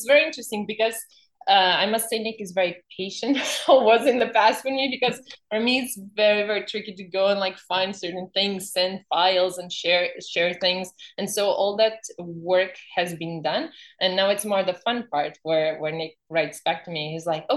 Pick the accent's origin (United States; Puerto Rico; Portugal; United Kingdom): Portugal; English is a second language; now in Canada; because I'm from Portugal in Europe, and that's like would be at least six countries away from each other, right?